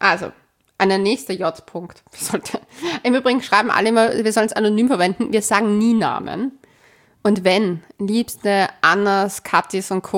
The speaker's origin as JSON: {"language": "German", "region": "Salzburg", "country": "Austria", "said": "Ich bin aus Salzburg."}